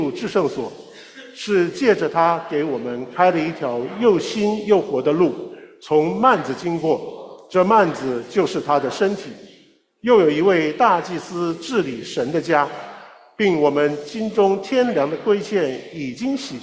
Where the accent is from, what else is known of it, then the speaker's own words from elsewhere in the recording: China; 我们常常就好像我们中国人，我们常常是抓住我们的信仰